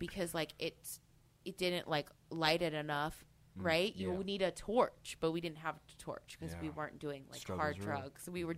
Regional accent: Phoenix, Arizona, United States; No, Phoenix area, all over Phoenix.

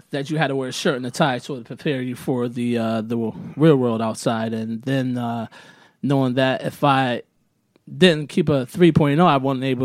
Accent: Waterbury, Connecticut, United States; I grew up in Waterbury, Connecticut, yes.

